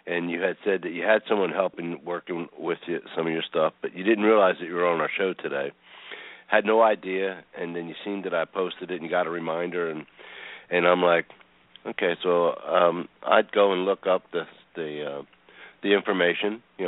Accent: Philadelphia, Pennsylvania, United States

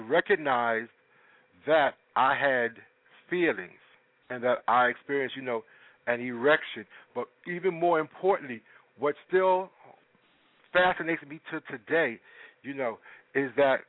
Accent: Harlem, New York, United States; I was born in Flower Fifth Avenue Hospital.

